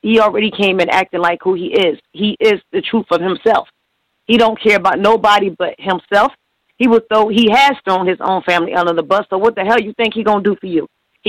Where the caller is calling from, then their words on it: New Jersey, United States; I'm calling in from New Jersey.